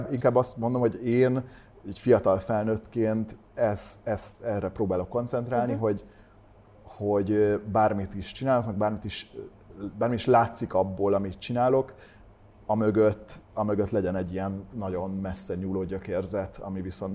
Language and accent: Hungarian; Hungary; Igen, magyarként egyedül, és akkor mindenhonnan a világ tájára nagyon izgalmas volt.